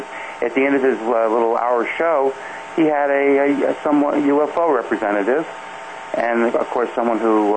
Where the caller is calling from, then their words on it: Pine Bush, New York, United States; Yes, good evening, Kevin. … from Pine Bush, New York.